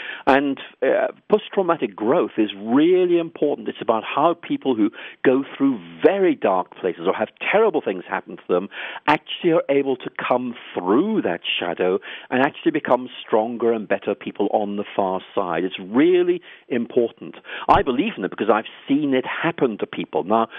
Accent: Ireland; actually I come from Ireland myself.

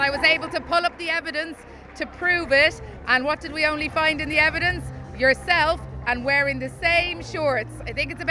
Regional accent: Dublin, Leinster, Ireland; I'm the head coach for badminton. I'm from Rathfarnham in Dublin

